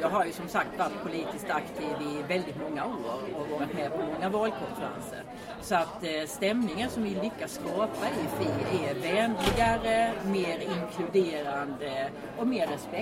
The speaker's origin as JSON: {"language": "Swedish", "town": "Halmstad", "region": "Halland County", "country": "Sweden", "tie": "born there", "lives_now": "Stockholm, Sweden", "said": "Jag är 62 år och bor i Stockholms tillfället. Jag är född i Halmstad och också bott på många andra platser i landet."}